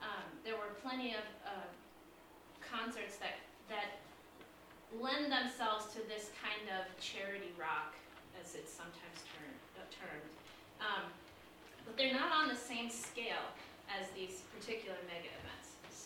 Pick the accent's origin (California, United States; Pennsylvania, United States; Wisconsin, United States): Pennsylvania, United States; West Chester; I really grew up outside of Philly in Westchester, Pennsylvania.